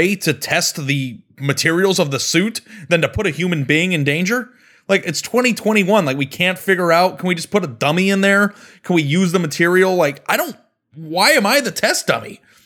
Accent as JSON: {"language": "English", "town": "Phoenix", "region": "Arizona", "country": "United States", "tie": "born or raised there", "said": "I grew up in Phoenix and I only had one encounter with a rattlesnake"}